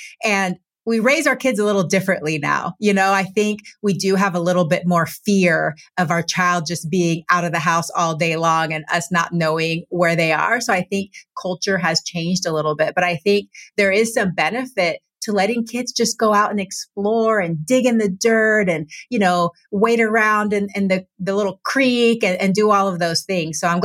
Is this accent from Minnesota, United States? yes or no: no; Texas, United States; I grew up in Texas, which doesn't get that cold.